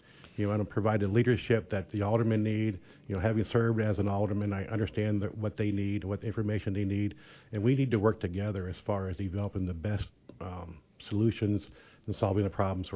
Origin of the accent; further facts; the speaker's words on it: Quincy, Massachusetts, United States; I'm 62 years old, born and raised in Quincy. I'm the youngest of eight kids. Grew up in St. Francis. We moved to Blessed Sacrament Parish. I raised my family here in Quincy.